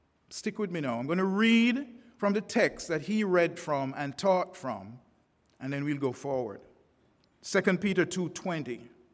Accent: Jamaica; I'm a Jamaican too.

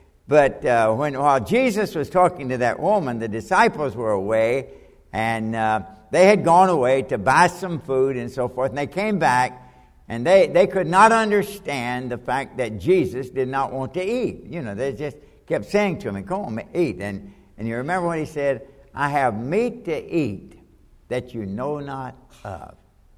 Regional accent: Kentucky, United States; I was born and raised in Kentucky, and about the middle of October, we always had a couple of days off, sometimes a whole week off, because most of the boys had to participate in harvest.

